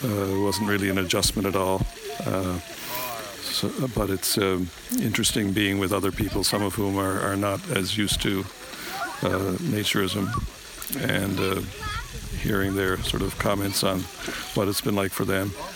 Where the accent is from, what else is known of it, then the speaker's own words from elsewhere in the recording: St. John's, Newfoundland and Labrador, Canada; now in St. Catharines, Canada; I'm from St. John's, Newfoundland, living now in St. Catharines, Ontario.